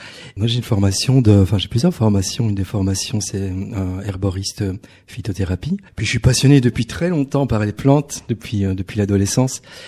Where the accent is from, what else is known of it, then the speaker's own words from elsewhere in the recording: Rendeux, Wallonia, Belgium; tous les Belges sont venus à Rendeux, je viens de Rendeux, enregistrer les instruments